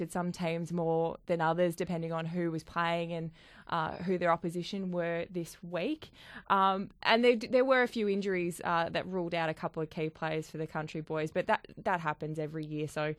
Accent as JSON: {"language": "English", "town": "Rochester", "region": "Victoria", "country": "Australia", "said": "From Rochester, up right in northern Victoria."}